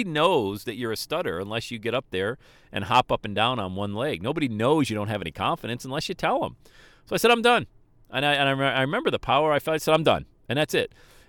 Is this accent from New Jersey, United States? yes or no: no; Bradford, Pennsylvania, United States; I grew up in Bradford, PA, coldest spot of the nation all the time.